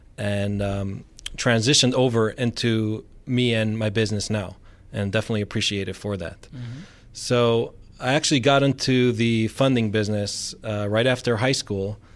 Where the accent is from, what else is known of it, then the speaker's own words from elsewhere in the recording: Brooklyn, New York, United States; So Yitzhak, actually I hail from Brooklyn, New York.